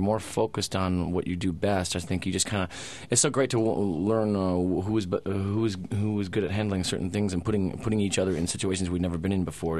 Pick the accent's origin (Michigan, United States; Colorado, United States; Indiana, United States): Michigan, United States; Detroit; also born or lived in California; Yeah, I grew up outside Detroit. I mean, for the most part, you know, I went to high school and stuff and then moved away to California for about 8 years and then came back in about 98